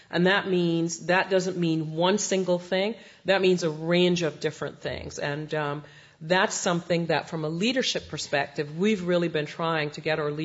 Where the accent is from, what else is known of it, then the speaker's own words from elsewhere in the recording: Northeast, United States; I come from the Northeast originally